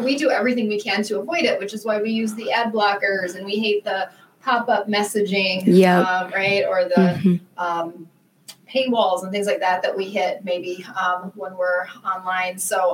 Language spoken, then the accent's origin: English; Cleveland, Ohio, United States; I'm from Cleveland.